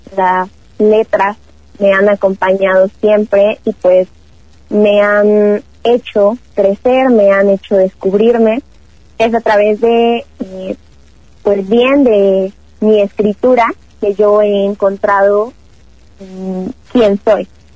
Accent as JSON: {"language": "Spanish", "town": "Pachuca de Soto", "region": "Hidalgo", "country": "Mexico", "said": "Soy de la ciudad de Pachuca, de Soto y en Hidalgo."}